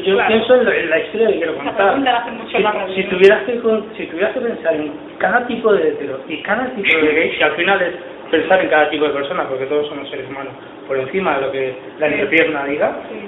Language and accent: Spanish; Barcelona, Catalonia, Spain; yo soy de Barcelona, eran de la parte alta de Barcelona